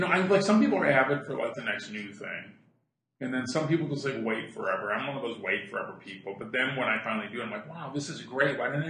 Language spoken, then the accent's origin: English; Omaha, Nebraska, United States; Well, I'm from Omaha. I grew up in the Midwest too, so I know how that goes.